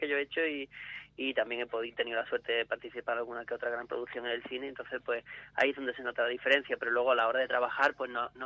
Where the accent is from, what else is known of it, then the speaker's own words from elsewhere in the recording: Malaga, Andalusia, Spain; also born or lived in Las Palmas de Gran Canaria; Sí, soy de ahí, soy canario, nací allí, pero vamos, me siento malagueño porque sí, ¿no? Mi familia es de Málaga, de Pizarra